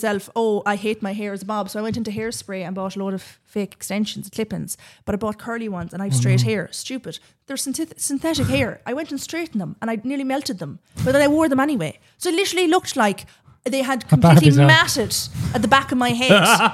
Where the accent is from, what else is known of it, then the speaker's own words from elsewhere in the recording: County Laois, Ireland; because I'm come from Laois and family are from Laois